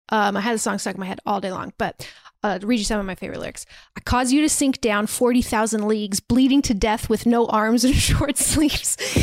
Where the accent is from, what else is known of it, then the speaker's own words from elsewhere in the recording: United Kingdom; accent: British; She does have an accent, but I feel like my British accent is just... I don't know what's happened to it. It's terrible.